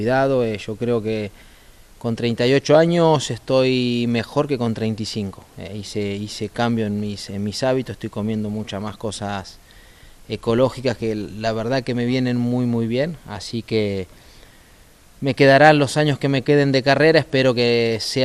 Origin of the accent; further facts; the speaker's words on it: Argentina; hacen el símil porque somos los dos argentinos